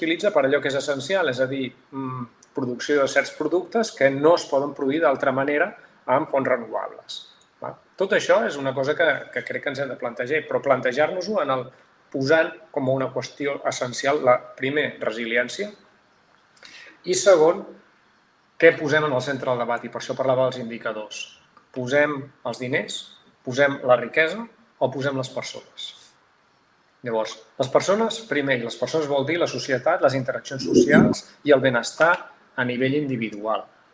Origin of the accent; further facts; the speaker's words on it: Tarragona, Catalonia, Spain; jo visc a Tarragona, soc de Tarragona, és una ciutat i un entorn que depèn fortament de la petroquímica.